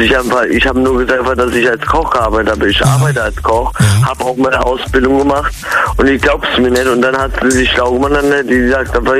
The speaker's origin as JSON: {"language": "German", "region": "Hamburg", "country": "Germany", "said": "Ich komme aus Hamburg."}